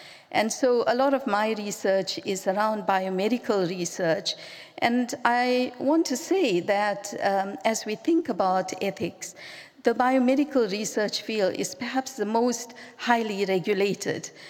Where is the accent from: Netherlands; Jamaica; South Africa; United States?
South Africa; I come from South Africa. I'm a third generation South African. And I was considered I'm still a black South African. And living in apartheid South Africa